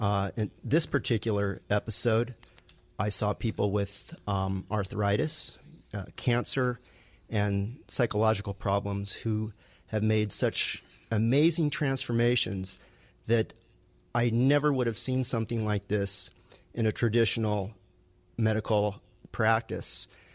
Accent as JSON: {"language": "English", "town": "Beverly Hills", "region": "California", "country": "United States", "said": "Hi, I'm a physician from Beverly Hills, California"}